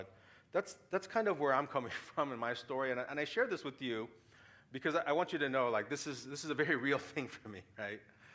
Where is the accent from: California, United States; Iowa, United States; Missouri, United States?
Missouri, United States; St. Louis; And at that time, I was going back to St. Louis, my hometown, and I was about to start work.